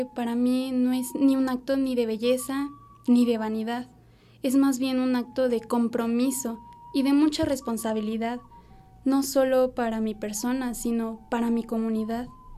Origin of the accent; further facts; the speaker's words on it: Milpa Alta, Mexico City, Mexico; Y el día de hoy tengo la fortuna de representar a mi pueblo, a mis bellas raíces, Villa Milpa Alta